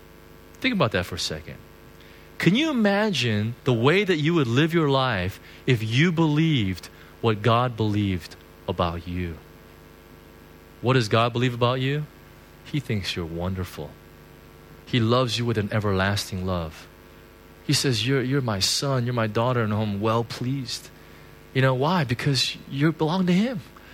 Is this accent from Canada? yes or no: no; United States; I grew up in the States, and in the States, you know, when we make a mistake, it's very simple.